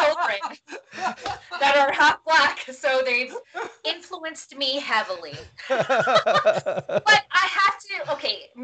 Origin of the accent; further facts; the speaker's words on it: Philippines; I don't know if it makes a difference that I'm Filipino, but I know that as a Filipino woman, that I've often found that I don't know where I belong, whether I'm Asian or other